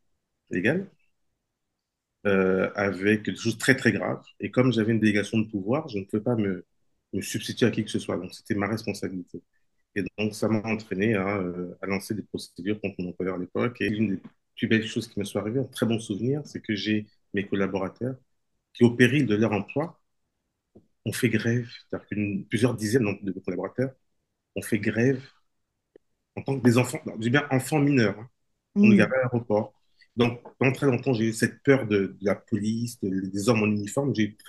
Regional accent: Paris, Île-de-France, France; born there; je suis arrivé en France en tant que réfugié politique avec ma famille. Et je suis né dans cet exil-là. Je suis né donc à Paris, toujours en tant qu'exilé.

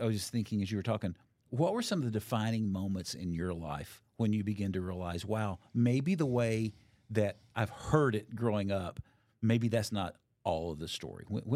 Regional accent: the South, United States; when we moved back to the South in 99, and, I'm a Southerner. This is my home. I love the South.

